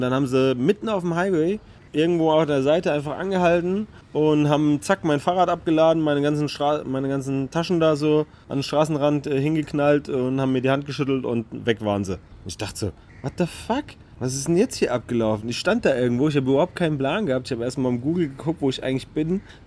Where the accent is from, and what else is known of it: Hesse, Germany; born or raised there